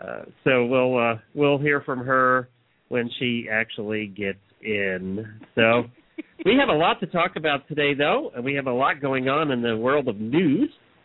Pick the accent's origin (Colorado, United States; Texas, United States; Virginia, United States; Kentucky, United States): Kentucky, United States; Lexington; from Lexington, Kentucky